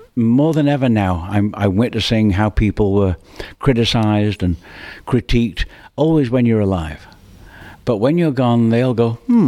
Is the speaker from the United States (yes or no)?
no; Australia; when we grew up in Australia